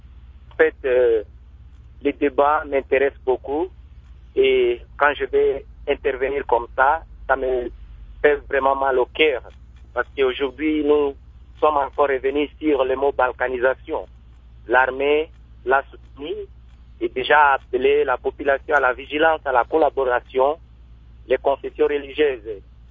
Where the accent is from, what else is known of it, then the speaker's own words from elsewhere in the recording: DR Congo; est au chez nous, en République démocratique du Congo.